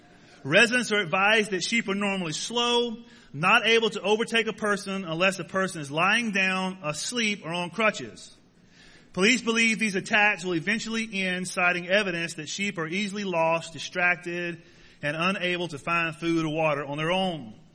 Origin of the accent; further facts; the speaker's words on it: Mississippi, United States; I growing up in Mississippi, there were goat farmers and there were sheep farmers.